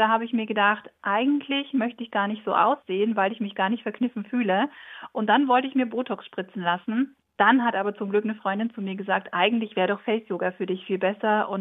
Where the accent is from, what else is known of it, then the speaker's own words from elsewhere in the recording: Germany; moved away as an adult; now in Innsbruck, Austria; Ja, ich lebe mit meinem Mann und unserer kleinen Tochter Wilma in Innsbruck. Ich bin eigentlich Deutsche, das heißt, das ist meine Wahlheimat, das wunderschöne Tirol mit seinen wunderschönen Bergen.